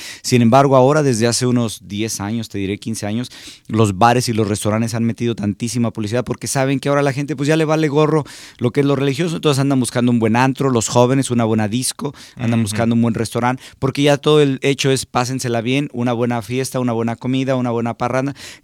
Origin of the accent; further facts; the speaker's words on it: Mexico; now in United States; muchos de los que venimos de México